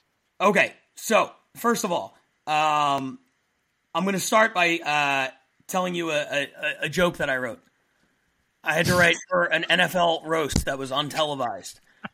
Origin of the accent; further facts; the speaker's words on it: United States; maybe it's because I'm American and he's not